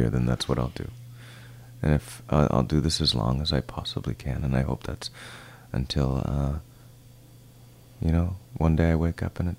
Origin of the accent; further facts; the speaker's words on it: Toronto, Ontario, Canada; And I look at my hometown, Toronto, as the meeting place.